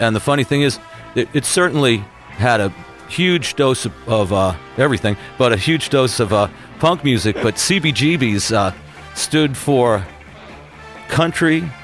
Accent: New York, United States; Yeah, I grew up in New York in the suburbs of the city and, you know, was a teenage rock and roll fan and musician

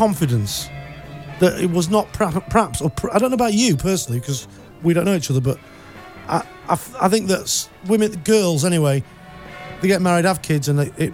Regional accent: United Kingdom; Oh, excuse me, I'm British.

